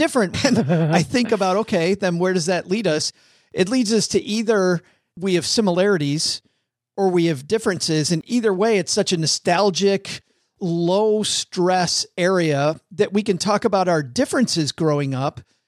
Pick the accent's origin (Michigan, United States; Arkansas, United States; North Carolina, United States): Michigan, United States; Kalamazoo; Well, yeah, I'm a Spartan. And I grew up in Kalamazoo.